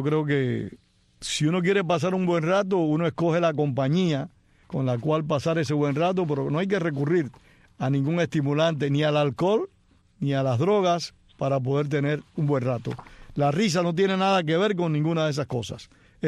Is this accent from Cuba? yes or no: yes; Cuba; en mi país, en Cuba